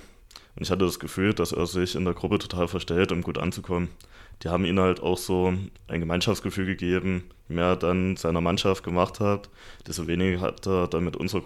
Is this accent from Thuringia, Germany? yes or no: yes; Thuringia, Germany; moved away; Nach dem Abschluss bin ich ja auch aus Thüringen weggezogen.